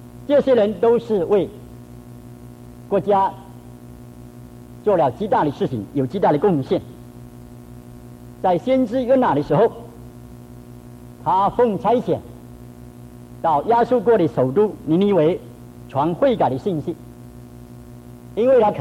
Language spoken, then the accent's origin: Chinese; China; 我们是中国人，看一个英国的